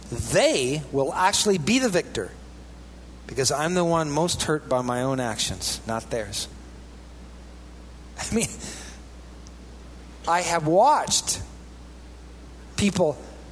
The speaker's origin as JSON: {"language": "English", "region": "Midwest", "country": "United States", "said": "because I'm a Midwesterner, but I have traveled around."}